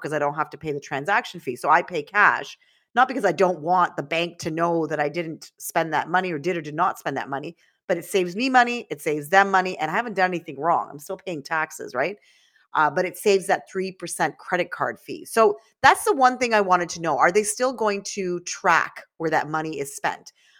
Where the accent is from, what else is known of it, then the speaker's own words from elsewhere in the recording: Canada; I'm a Canadian citizen. I want to sort of give my thoughts as to what a digital loonie may mean for the future.